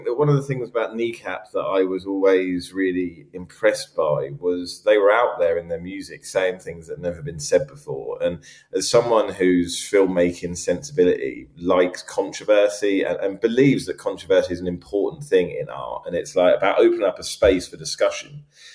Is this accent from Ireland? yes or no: yes; Ireland; Like, I'm Irish as well, but I've got a British passport